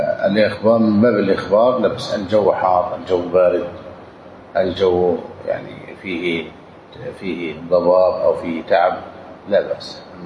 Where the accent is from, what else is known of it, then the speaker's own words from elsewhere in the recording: Egypt; تظن في بعض البلدان، في عندنا في مصر يقول لها مسحاء.